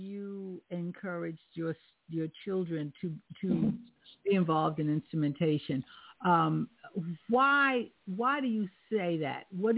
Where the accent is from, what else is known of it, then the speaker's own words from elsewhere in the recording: New York City, New York, United States; now in Lehigh Valley, United States; I'm a New York born and raised, and you know I love my mm-hmm. New York City. But I really love being here.